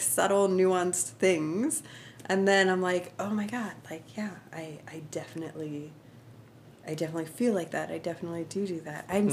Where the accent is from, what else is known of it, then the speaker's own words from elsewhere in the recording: West Virginia, United States; I'm from West Virginia. And I was pretty convinced that I wanted to move to what I called the Promised Land, which is the Pacific Northwest.